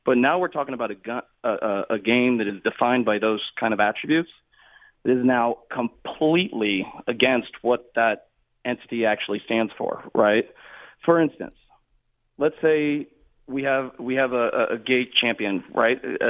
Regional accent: Dallas, Texas, United States; I grew up playing golf, you know, did the Hank Haney thing. I'm from Dallas, obviously, so Hank Haney's right over there.

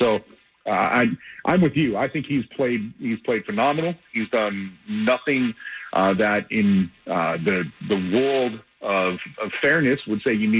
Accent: New York, United States; growing up where I grew up in Western New York, you know, I'd hear it from certain people

